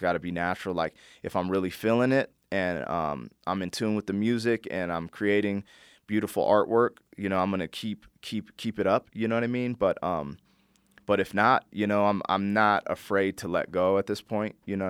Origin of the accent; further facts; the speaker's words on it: Colorado, United States; we'd go on tour, and we'd be like, hey, we're from Colorado, and people would clown us and think we're supposed to be cowboys and all types of stuff.